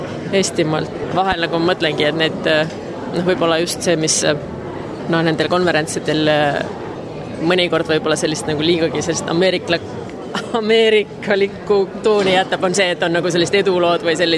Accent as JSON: {"language": "Estonian", "country": "Finland", "second_language": "Estonian", "lives_now": "Estonia", "said": "ka teistmoodi kui minu kodumaal Soomes"}